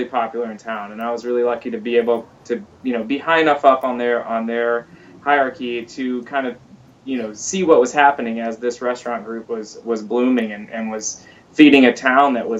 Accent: Jayton, Texas, United States; I grew up in Jayton, Texas, which is a really small town where, you know, there wasn't an actual catering business or anything like that.

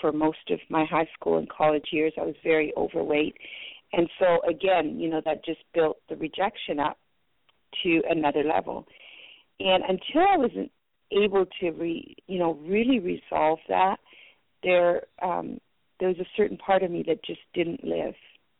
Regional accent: Manitoba, Canada; first language French; English is a second language; I didn't speak English. I spoke French. And though, you know, Canada is supposed to be known as a dual language, not in Manitoba. The children there in that small town that I grew up in had never seen a non-English speaking person.

